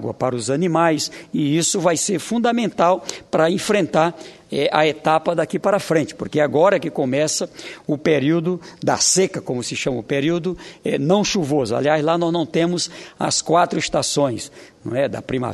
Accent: Oeiras, Piauí, Brazil; uma comunidade no município de Oeiras, a minha cidade natal, lá no Piauí

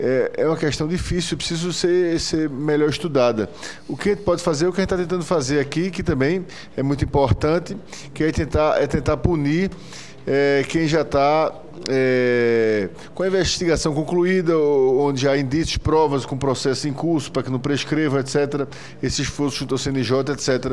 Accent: Pernambuco, Brazil; Como pernambucano, eu me sinto na obrigação e com o desejo de dizer isso.

